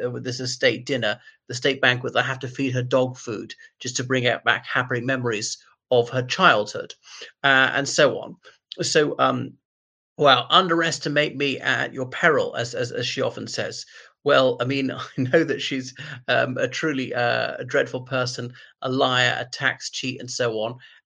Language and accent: English; Ireland; from Ireland.